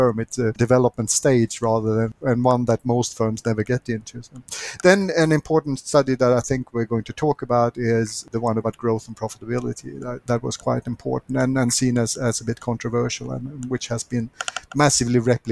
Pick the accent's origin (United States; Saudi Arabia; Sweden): Sweden; English is a second language; now in Australia; As you can hear, I'm not a born and bred Aussie. I'm originally from Sweden. I still have a Swedish affiliation as well.